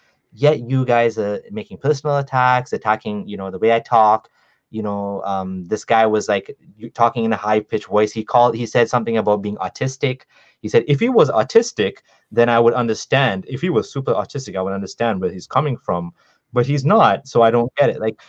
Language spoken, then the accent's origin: English; Kenya; We grew up in Kenya, and Kenya is not like Pakistan.